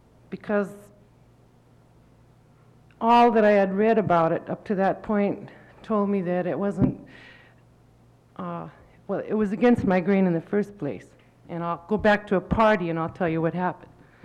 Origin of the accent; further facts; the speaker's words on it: Glennallen, Alaska, United States; I'm from Glen Allen, Otna region.